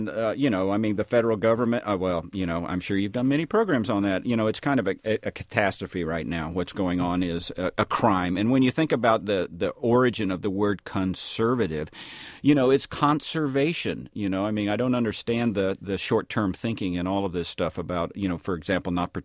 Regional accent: Tennessee, United States; I grew up in East Tennessee, full of trees.

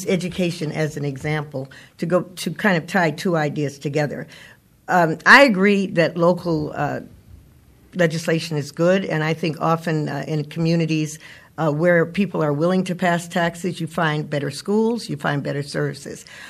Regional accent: New England, United States; I come from New England, where we used to have small villages where people would meet, and 200 or 300 people would have direct democracy.

